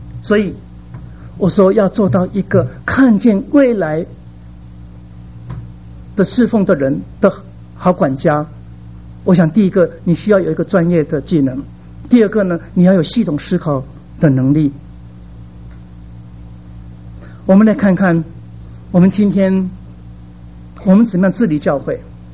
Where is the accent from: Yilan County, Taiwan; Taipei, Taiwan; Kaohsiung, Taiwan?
Kaohsiung, Taiwan; 我小的时候住在高雄，那高雄就是一个高雄港